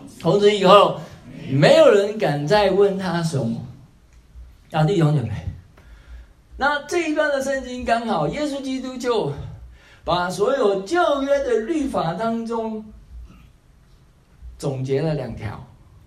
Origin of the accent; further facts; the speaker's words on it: Taiwan; 我们从台湾来的，台湾来了就比较麻烦